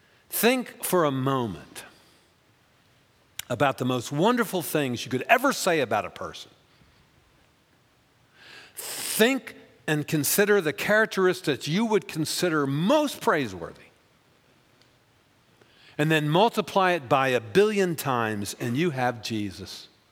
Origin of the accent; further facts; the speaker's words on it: Baltimore, Maryland, United States; I was raised in Baltimore, Maryland, and our neighbors across the street, according to my parents, were bad people.